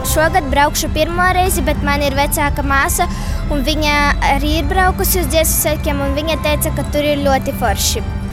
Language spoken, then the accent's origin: Latvian; Daugavpils, Latvia; Es esmu no Daugavpils un mācos Daugavpils vienības pamatskolā.